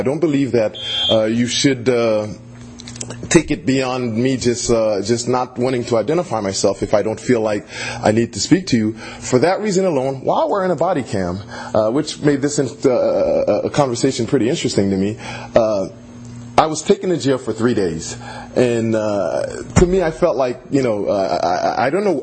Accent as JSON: {"language": "English", "town": "Silver Spring", "region": "Maryland", "country": "United States", "lives_now": "Venice, United States", "said": "I'm not from L.A. I'm from Silver Spring, Maryland. I just came to L.A. 4 months ago"}